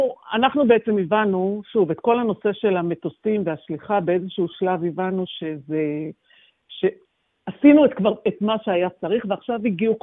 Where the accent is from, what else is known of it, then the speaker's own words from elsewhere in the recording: Ra'anana, Central District, Israel; אנחנו מרעננה ובעלי מגני תקווה, אז ככה הם במקומות יותר בטוחים.